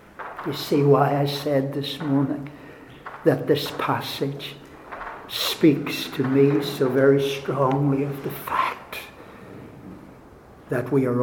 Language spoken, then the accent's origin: English; Ireland; I will certainly not be, because I'm Irish, because I'm Baptist, because I was taught the scripture from my childhood, because I'm white.